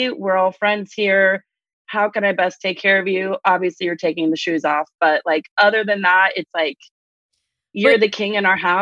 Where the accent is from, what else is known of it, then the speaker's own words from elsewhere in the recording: Arkansas, United States; I grew up in Arkansas. A lot of folks there didn't know really what Persian food meant.